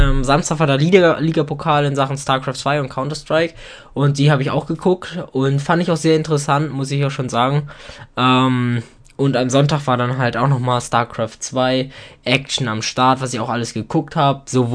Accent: Hamburg, Germany; Als Hamburger ist schon

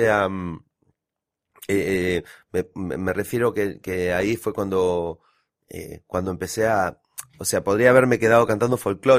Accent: Ledesma, Jujuy, Argentina; also born or lived in Moreno; yo no nací en Jujuy, nací en Moreno, pero mi mamá tuvo la oportunidad de viajar, así que nos llevó a mi hermano y a mí hacia Ledesma, que es donde se hace el azúcar.

